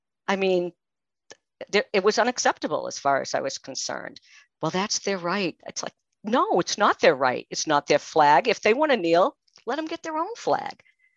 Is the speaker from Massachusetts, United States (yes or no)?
yes; Massachusetts, United States; So I don't know, could you tell from the accent? I am from Massachusetts. I am originally from Massachusetts and I went in the military in the 70s